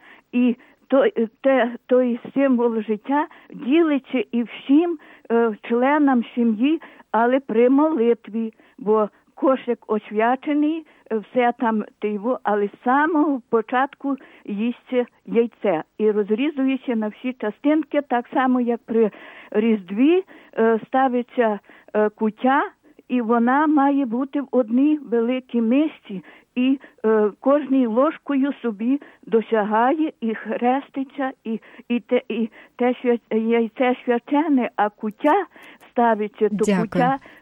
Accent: Ternopil Oblast, Ukraine; я з Тернопільщини, але я коло Тернополя, 8 кілометрів. Наше село, то є районний центр з давніх-давен ще з Австро-Угорщини.

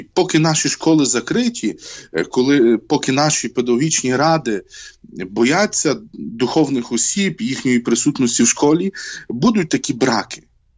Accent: Zolochiv, Lviv Oblast, Ukraine; Знаєте, я народився на Львівщині, в найпрекраснішому в світі місті Золочеві

